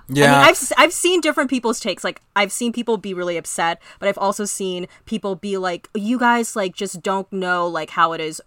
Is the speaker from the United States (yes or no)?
no; Philippines; Yeah, I'm Filipino.